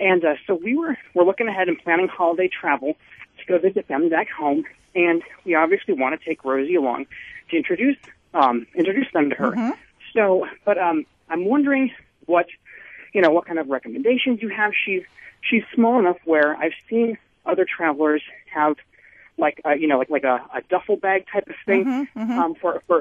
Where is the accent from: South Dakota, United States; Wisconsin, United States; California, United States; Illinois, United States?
Wisconsin, United States; now in Vermont, United States; My husband and I live in Vermont, but we're from Wisconsin